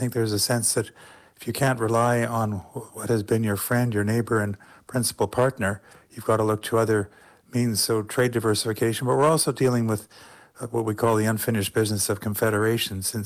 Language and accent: English; Canada; now in United States; I'm struck by my neighbors who are coming up to me because I know I'm Canadian and almost apologetic